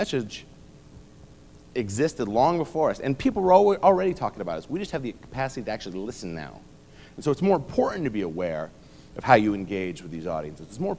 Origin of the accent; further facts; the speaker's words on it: Ithaca, New York, United States; I grew up in Ithaca, New York, and was at Ithaca College for 8 years.